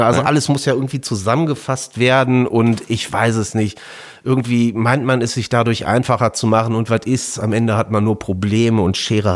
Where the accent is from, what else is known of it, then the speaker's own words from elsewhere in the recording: Stralsund, Mecklenburg-Vorpommern, Germany; Meine Heimatstadt Stralsund